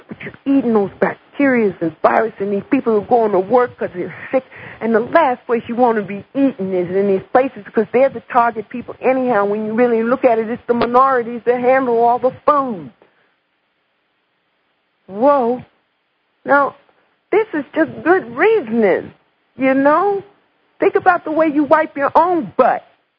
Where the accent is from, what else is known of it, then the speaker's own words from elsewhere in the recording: New Jersey, United States; it encompassed Esso, which is my home state, New Jersey.